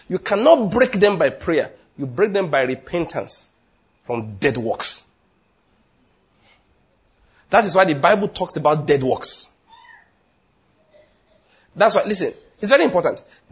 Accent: Benue, Nigeria; You know, I'm from Benue State. We don't marry from Nasarawa.

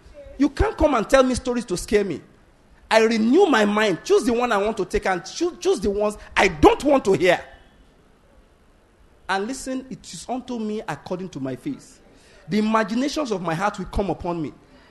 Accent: Nigeria; born there; I don't care that I was born in Nigeria. It makes no difference.

